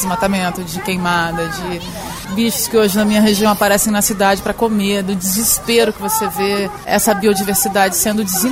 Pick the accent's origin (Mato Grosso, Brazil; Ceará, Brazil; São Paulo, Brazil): Mato Grosso, Brazil; Eu vim de um estado, sou do Mato Grosso, no interiorzinho e do Mato Grosso, uma região que é de pecuária e extremamente desmatada, pouquíssimos lugares ainda com mata nativa.